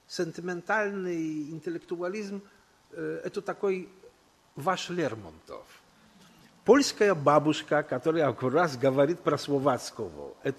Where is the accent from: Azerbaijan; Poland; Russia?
Poland; Siedlce, Masovian Voivodeship; Есть, это мой родной город. Вот там мы жили несколько лет с моим отцом, он там служил